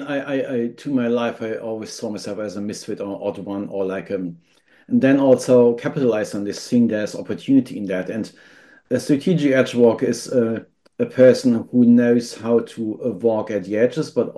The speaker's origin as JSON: {"language": "English", "country": "Germany", "accent": "German", "second_language": "English", "lives_now": "Netherlands", "said": "I'm German, so my accent is slightly German, but I'm living in the last 10 years in the Netherlands with my Dutch partner, and very frequently in the UK."}